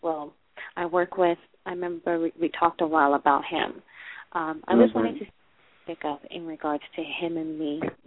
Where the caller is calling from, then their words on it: Los Angeles, California, United States; Yeah, California, and I am Los Angeles, California.